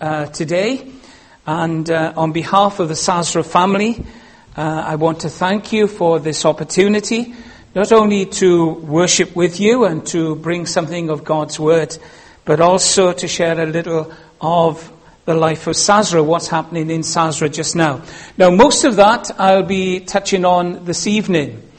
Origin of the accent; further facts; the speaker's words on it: Wales, United Kingdom; The only thing you know about me at the moment is that I'm Welsh, and that's because of my accent.